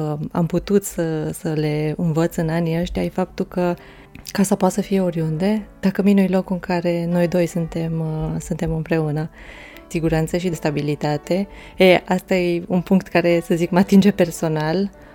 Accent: Baia Mare, Maramureș County, Romania; sunt din Baia Mare și nu mi-aș fi văzut viața decât acolo, căsătorită, cu 4 copii, niciodată mutată de acolo

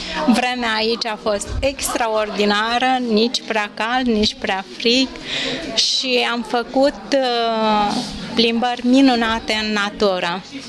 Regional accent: Brăila, Brăila County, Romania; Din Brăila.

